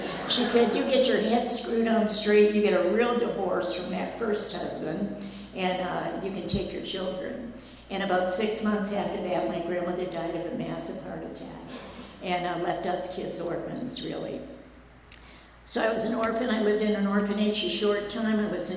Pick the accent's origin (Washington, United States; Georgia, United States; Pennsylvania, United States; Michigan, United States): Michigan, United States; Detroit; born there; I was born in Detroit, like I said. I was born before the war started.